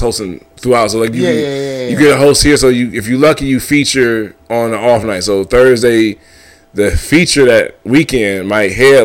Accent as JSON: {"language": "English", "region": "Midwest", "country": "United States", "said": "he saw that I was from the Midwest, so I had a certain commitment to comedy. Most comics from our area, they don't mind actually trying to be better."}